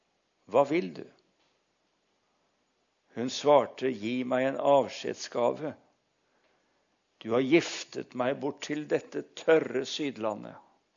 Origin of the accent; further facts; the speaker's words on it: Sarpsborg, Østfold, Norway; At jeg som sarping holdt min første preken der nede.